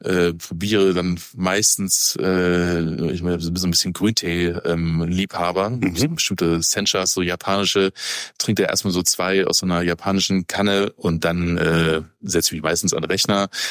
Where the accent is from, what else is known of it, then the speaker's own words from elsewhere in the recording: Heidelberg, Baden-Württemberg, Germany; ich komme aus Heidelberg ursprünglich. Hatte auch, glaube ich, relativ behütet irgendwie aufgewachsen